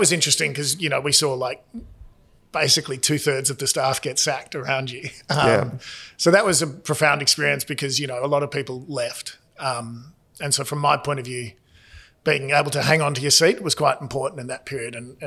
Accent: Australia; I started as an Australian funds management firm called CBA, which ended up turning into Colonial and covering Australian stocks.

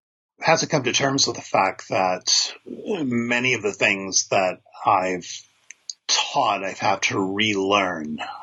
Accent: Canada; I'm a Canadian biblical scholar.

